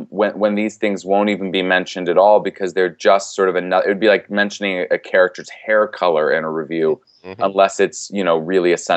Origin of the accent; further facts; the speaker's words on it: Pittsburgh, Pennsylvania, United States; I was just back in Pittsburgh, my hometown, doing a book signing for both Better Nate Than Ever and 5678.